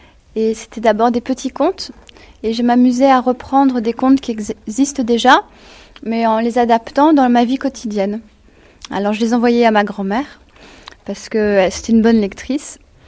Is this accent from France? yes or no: yes; France; Je suis française, mais j'aimais pas ma langue et j'avais beaucoup de difficultés.